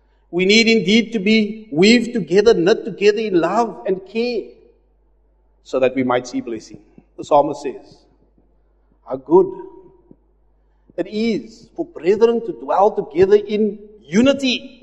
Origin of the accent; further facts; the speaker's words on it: Cape Town, Western Cape, South Africa; I come from Cape Town, and not far from our home was the sea